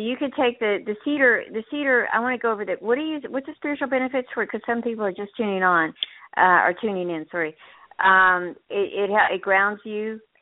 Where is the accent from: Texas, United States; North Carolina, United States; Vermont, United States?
North Carolina, United States; I grew up in North Carolina.